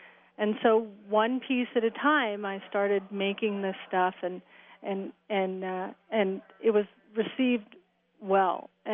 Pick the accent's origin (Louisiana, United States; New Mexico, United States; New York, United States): New Mexico, United States; Taos; born and raised in Taos and being influenced by, you know, not just the Native American arts and culture, but the Hispanic arts and culture, too.